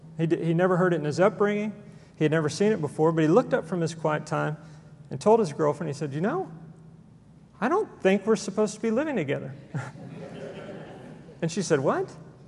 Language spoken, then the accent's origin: English; Conroe, Texas, United States; I grew up in Conroe, Texas, which is north of Houston.